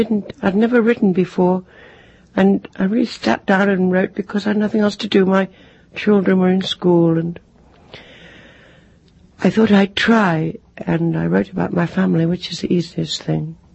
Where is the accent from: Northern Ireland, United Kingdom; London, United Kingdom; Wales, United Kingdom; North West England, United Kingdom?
Wales, United Kingdom; Cardiff; I think I would have been happier there than growing up in a big town. It was a very closed Jewish community and very safe. It was also very Welsh.